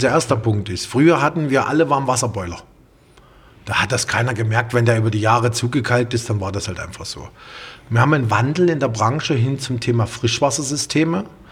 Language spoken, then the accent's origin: German; Austria; wir kommen aus Österreich